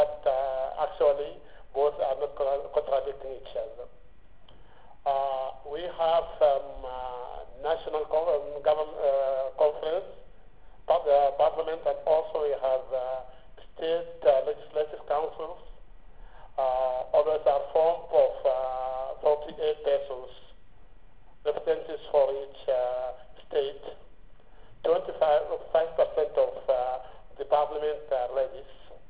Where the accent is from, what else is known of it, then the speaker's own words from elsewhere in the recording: Darfur, Sudan; As you know, we are from Sudan.